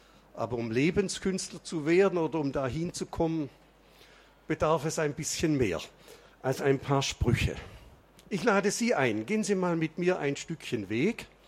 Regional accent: Baden-Württemberg, Germany; accent: Swabian; Oder wie man in meiner Heimat sagt, grüß Gott. Sie werden unschwer den Schwaben im Laufe des Vortrages erkennen.

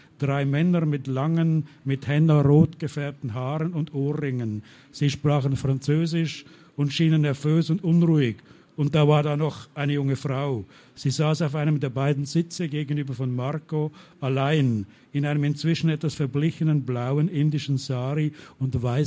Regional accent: Basel, Basel-Stadt, Switzerland; accent: Swiss Standard German; ich komme aus Basel in der Schweiz und rede deswegen ein komisches Deutsch, so Schweizer Hochdeutsch.

